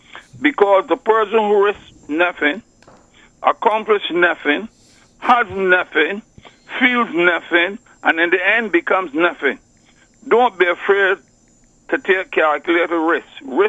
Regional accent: Barbados; They say, where are you from? I say, from Barbados. You from Barbados? Yeah.

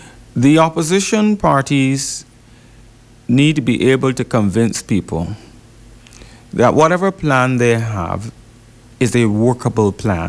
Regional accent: Barbados; I grew up in the Barbados

